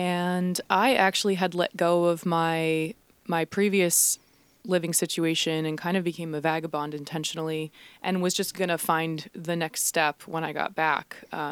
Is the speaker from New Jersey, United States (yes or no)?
yes; Long Branch, New Jersey, United States; I'm from Long Branch, New Jersey. So it's not even 15 minutes north of Asbury Park. And I was actually born in Red Bank. So, you know, I've spent most of my life in New Jersey.